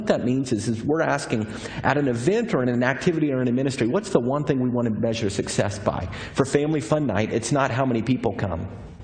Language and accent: English; Texas, United States; I'm from Texas, and I don't understand most of these sports.